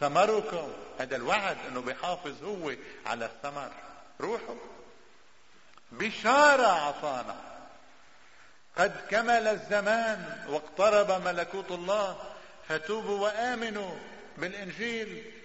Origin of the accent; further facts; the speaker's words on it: Lebanon; عندنا بلبنان نحن لمن البراد يصير له شيء نحن منصلي له